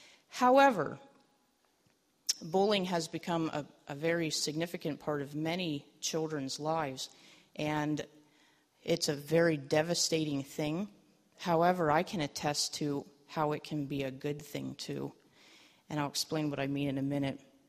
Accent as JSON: {"language": "English", "region": "Pennsylvania", "country": "United States", "tie": "born or raised there", "said": "I was actually born and raised in Pennsylvania, central Pennsylvania, right down there with all the Amish and Mennonites."}